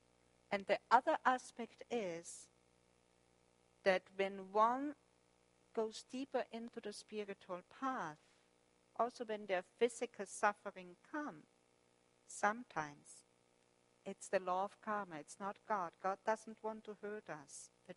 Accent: Germany; accent: German; English is a second language; Sorry, my German accent with the B and the P's sometimes.

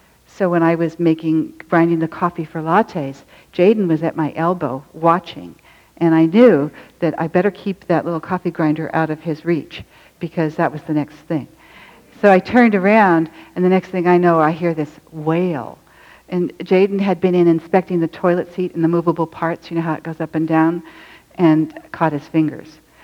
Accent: San Francisco, California, United States; I grew up in the Haight-Ashbury

